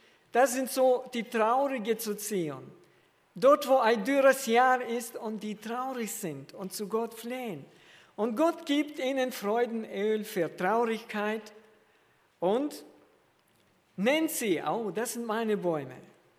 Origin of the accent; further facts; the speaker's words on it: Kazakhstan; Wir hatten 30 Weinstöcke früher, wo wir wohnten, in meiner Heimat in Kasachstan.